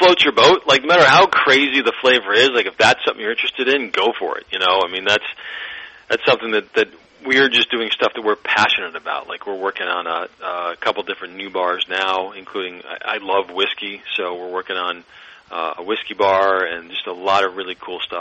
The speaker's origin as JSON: {"language": "English", "region": "Massachusetts", "country": "United States", "also_born_or_lived": "Los Angeles", "said": "Well, I'm from Western Massachusetts originally, okay, and I went to school at Emerson College, which is in Boston. But then I went out to L.A. for 23 years, and we just came back in 2015."}